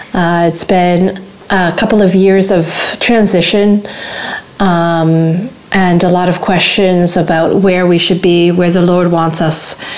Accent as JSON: {"language": "English", "country": "United States", "moved": "yes", "lives_now": "Italy", "said": "I guess you could say I'm from Italy, even though I'm American, but I've been living here for the past 19 years of my life, and it has become my adopted home."}